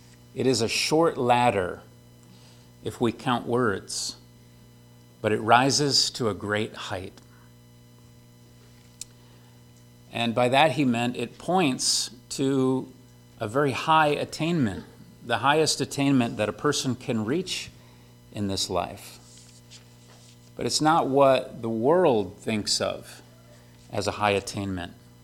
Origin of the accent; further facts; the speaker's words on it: Frankenmuth, Michigan, United States; I grew up in Frankenmuth, and there's just not so many